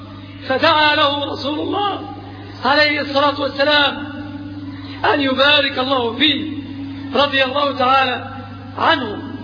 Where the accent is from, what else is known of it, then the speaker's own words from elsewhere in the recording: Egypt; في بلادنا مصر